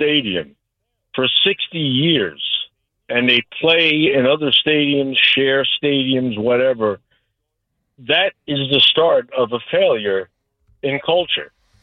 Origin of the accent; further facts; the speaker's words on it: New York, United States; now in South Carolina, United States; I'm 63 years old, and actually, I'm formerly from New York. I'm driving on the Verrazano right now, heading back to South Carolina.